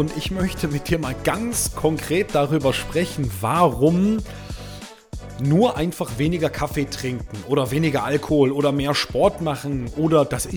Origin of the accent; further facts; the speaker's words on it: Switzerland; wir kommen aus der Schweiz